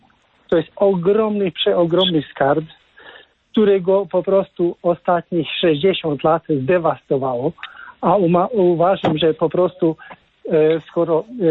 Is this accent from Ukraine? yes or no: no; Hungary; Polish is a second language; now in Switzerland; jestem Węgrem i mówię ze Szwajcarii